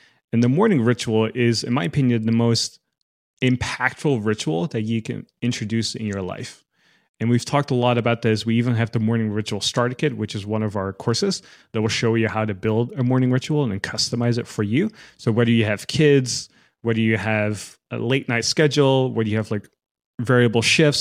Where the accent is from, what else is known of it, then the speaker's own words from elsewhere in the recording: Netherlands; I'm actually from the Netherlands as well